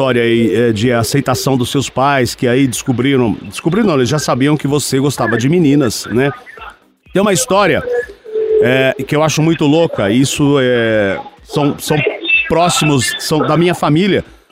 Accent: Limeira, São Paulo, Brazil; sabe que eu sou de Limeira, também sou do interior, né?

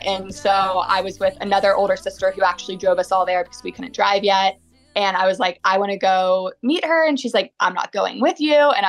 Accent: Georgia, United States; the first lyric of the song mentions Georgia, and we are from Georgia.

